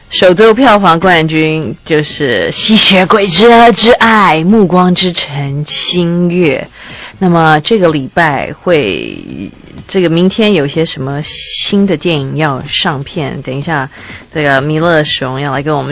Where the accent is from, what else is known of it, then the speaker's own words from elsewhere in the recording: Taiwan; 不过我们台湾人只认得BMW 跟 Mercedes-Benz